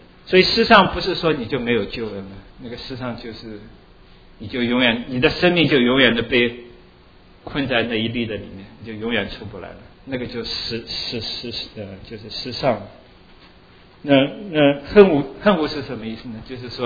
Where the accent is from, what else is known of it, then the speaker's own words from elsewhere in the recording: China; 我们中国人对这个最有体会